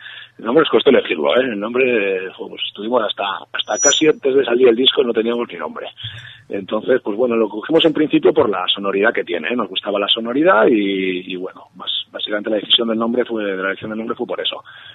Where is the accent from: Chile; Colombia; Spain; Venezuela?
Spain; Bilbao, Basque Country; somos de Bilbao y alrededores